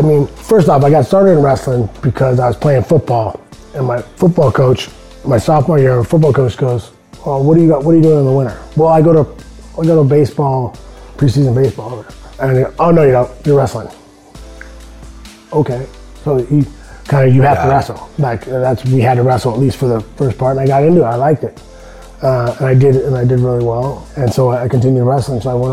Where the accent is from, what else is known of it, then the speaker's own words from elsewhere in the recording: Santa Barbara, California, United States; I grew up in Santa Barbara, California.